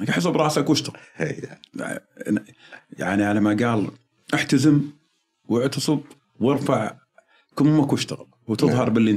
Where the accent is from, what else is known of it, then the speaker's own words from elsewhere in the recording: Saudi Arabia; يخلونا بما أننا سعوديين وكذا